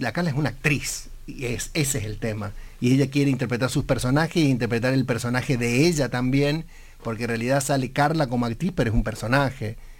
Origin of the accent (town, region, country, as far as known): San Juan, Argentina